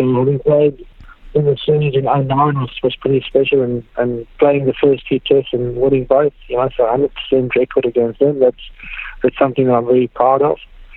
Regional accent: South Africa; growing up as a South African as well

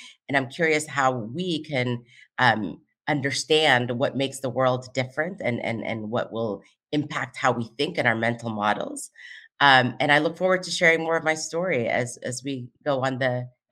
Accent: Ethiopia; English is a second language; I'm born and raised in Ethiopia by parents who are always able to see what was possible in what seemed like impossible situation.

